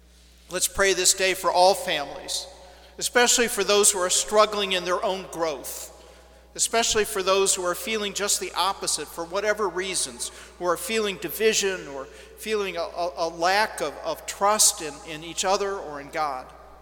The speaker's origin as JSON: {"language": "English", "town": "St. Louis", "region": "Missouri", "country": "United States", "tie": "born or raised there", "said": "I grew up in St. Louis, Missouri, not Bethlehem or Nazareth."}